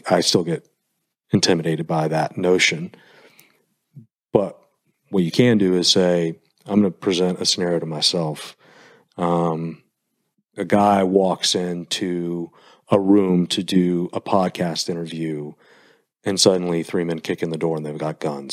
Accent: Fort Worth, Texas, United States; I grew up in Fort Worth, which is a stone's throw from Dallas. But it was Dallas in the 1980s, which was when I grew up.

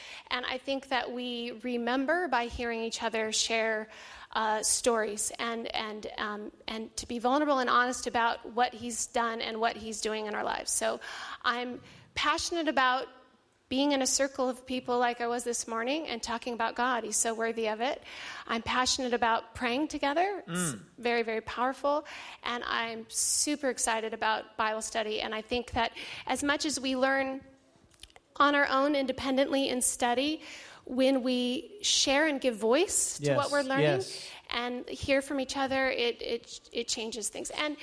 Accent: California, United States; moved away as an adult; I am originally from California. I will make it the shorter version, but just to give some background, we moved across the states from California to Connecticut.

